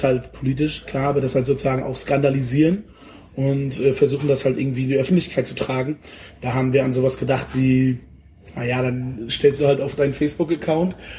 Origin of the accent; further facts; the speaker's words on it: Mecklenburg-Vorpommern, Germany; moved away as an adult; now in Rostock, Germany; So ursprünglich aus dem Landkreis Termin. Mhm. Das ist nochmal mehr in Vorpommern.